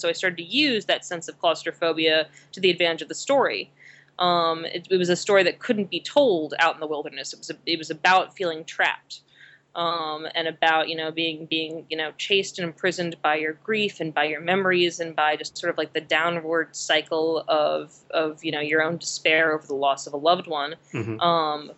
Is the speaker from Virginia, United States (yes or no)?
yes; Richmond, Virginia, United States; now in New York, United States; where I'm from in Virginia, I'm from Richmond, and my father lives in the city and my mother lives out in the counties, like a stone's throw from horse country.